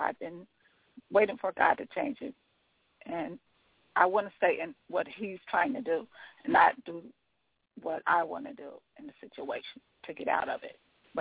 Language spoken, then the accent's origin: English; Ohio, United States; I'm from Ohio, and I just needed a word from the Lord.